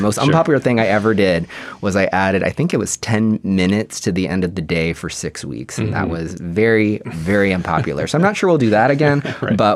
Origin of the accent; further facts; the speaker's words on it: Texas, United States; And just to remind the public, I'm from Texas, so yeah. I'm learning snow like a lot of people.